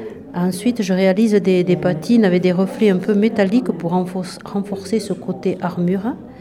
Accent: Puylaurens, Occitanie, France; je viens du Tarn, de Puylaurens.

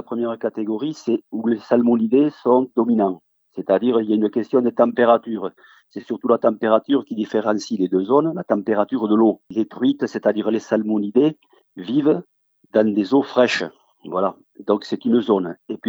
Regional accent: Occitanie, France; je suis occitan.

